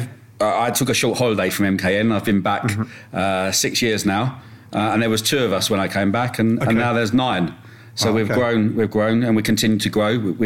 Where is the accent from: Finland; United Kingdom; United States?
United Kingdom; London; originally, Brad, I, as you know as well, I grew up in London.